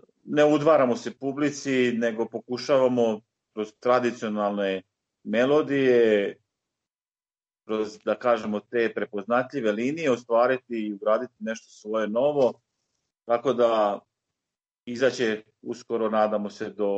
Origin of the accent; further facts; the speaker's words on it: Borovo, Vukovar-Syrmia County, Croatia; ja sam rođen u Borovu, u našim lokalnim nekim pričama, ja to uvijek naglasim, nisam rođen u Vukovaru, nego sam rođen u Borovu, jel? Ja sam ostao tu